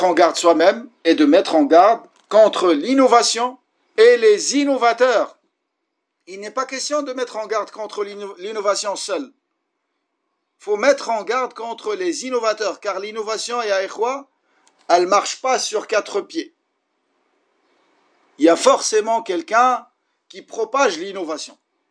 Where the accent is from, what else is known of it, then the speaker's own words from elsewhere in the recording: Morocco; je vous parle de mon pays d'origine, le Maroc